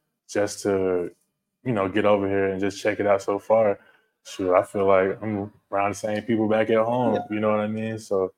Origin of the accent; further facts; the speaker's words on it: Albany, Georgia, United States; So I grew up in Albany. I don't know if you guys know ASU. Mm-hmm. Grew up being a Golden Ram.